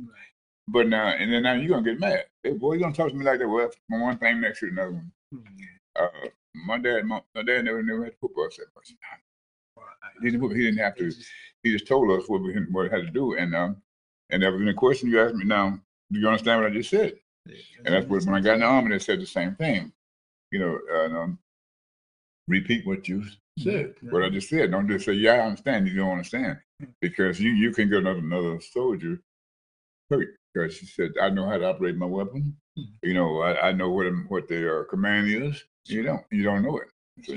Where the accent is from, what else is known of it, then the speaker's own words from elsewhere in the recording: Mississippi, United States; But damn Mississippi, but where my hometown.